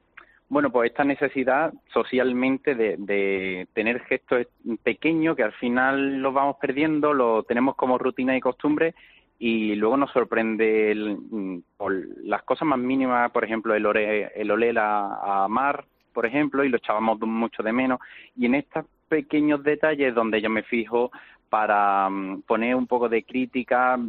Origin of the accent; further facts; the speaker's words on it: Seville, Andalusia, Spain; now in Málaga, Spain; soy sevillano